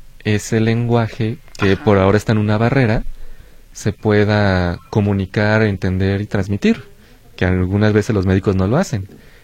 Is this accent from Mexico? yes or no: yes; Mexico; accent: cantadito; en otros lugares del país definen nuestro acento como cantadito.